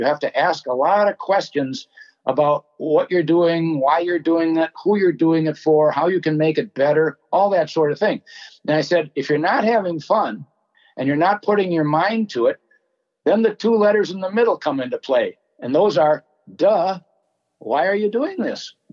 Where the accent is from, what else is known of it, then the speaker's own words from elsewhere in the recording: St. Paul, Minnesota, United States; I said, I come from Minnesota, St. Paul.